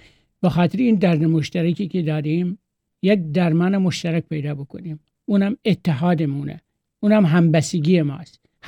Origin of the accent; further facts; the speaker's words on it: Iran; moved away; در قبال همه پناهجویان که از ایران اومدیم، از شهرهای مختلف و از کوچه های مختلف اون مملکت اومدیم